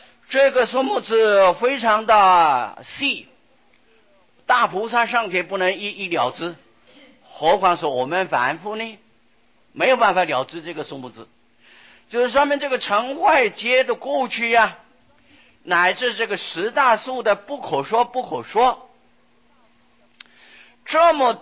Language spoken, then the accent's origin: Chinese; China; 因为我们中国人的习惯啊，喜欢简略。